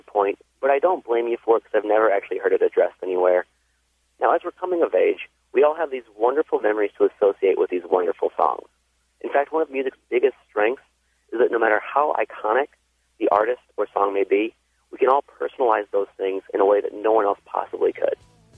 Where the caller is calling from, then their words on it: Chicago, Illinois, United States; I'm calling from Chicago.